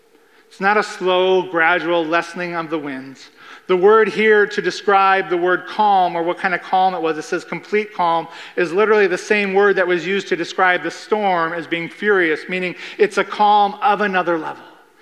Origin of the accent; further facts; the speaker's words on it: Midwest, United States; Growing up in the Midwest, we would get these thunderstorms where everything would be going crazy